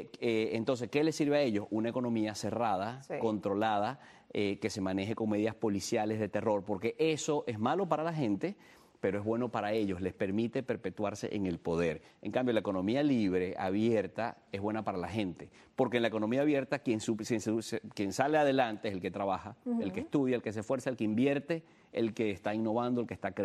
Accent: Venezuela; esto lo digo con dolor como venezolano

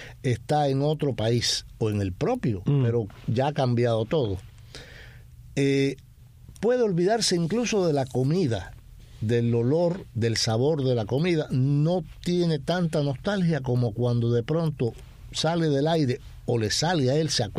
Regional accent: Cuba; yo soy cubano, yo soy de la tierra de Lecuona.

